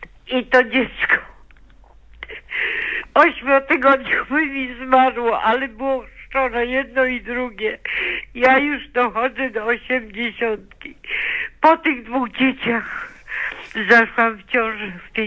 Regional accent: Silesian Voivodeship, Poland; moved away as an adult; now in Kostrzyn nad Odrą, Poland; Pochodzę z diecezji częstochowskiej, ale mieszkam teraz w Lubuskim.

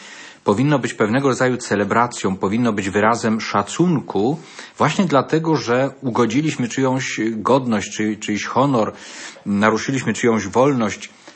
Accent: Świętokrzyskie Voivodeship, Poland; now in Lubelskie, Poland; pochodzę z Sandomierskiego, a należę do diecezji radomskiej, a mieszkam w Lubelskiej.

